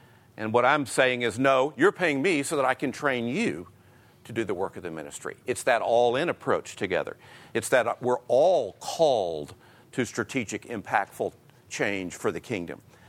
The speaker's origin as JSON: {"language": "English", "town": "Houston", "region": "Texas", "country": "United States", "tie": "born or raised there", "said": "I'm a Houston guy. I was born in Houston, 1952. Do the math. I'm 61"}